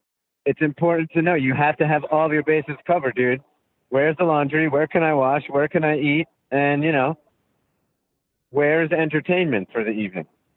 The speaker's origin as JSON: {"language": "English", "region": "New York", "country": "United States", "said": "And we're from New York, so anywhere we go, everybody's always like, oh, you're not from around here."}